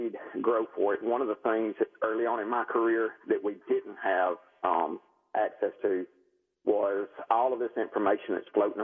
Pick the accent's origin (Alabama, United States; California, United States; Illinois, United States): Alabama, United States; Gadsden; Oh, John, I'm from Gadsden, Alabama area, and that's where I'm living now, in northeast Alabama. I've lived here in Alabama my whole life, so that's probably where the northern accent comes from.